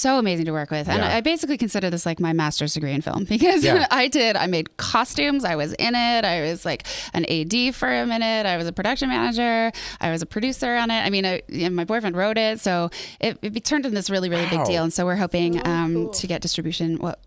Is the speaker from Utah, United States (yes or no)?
yes; Salt Lake City, Utah, United States; moved away as an adult; Yes, I grew up in Salt Lake, went to school in Colorado, not far. And I literally drove to New York like the day after graduation.